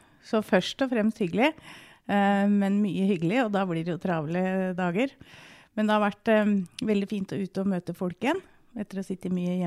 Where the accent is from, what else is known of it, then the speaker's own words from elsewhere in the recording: Innlandet, Norway; Altså jeg er født og oppvokst på Hadeland, jeg har gått helt vanlig skole